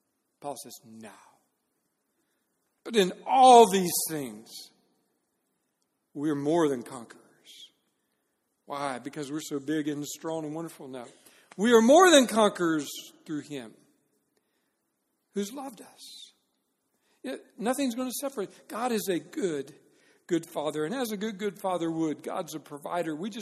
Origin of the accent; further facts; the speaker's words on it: Texas, United States; Because I grew up in Texas and they thought that was really funny to try and get the little kids to eat the fried rattlesnake.